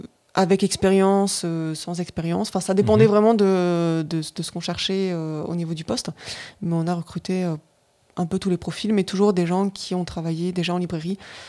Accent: Toulouse, Occitanie, France; moi, je suis de Toulouse de base, donc revenir à Toulouse, ça m'allait très bien aussi

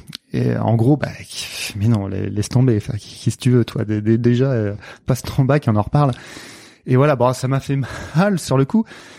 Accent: Nantes, Pays de la Loire, France; born there; Alors, je suis né à Nantes.

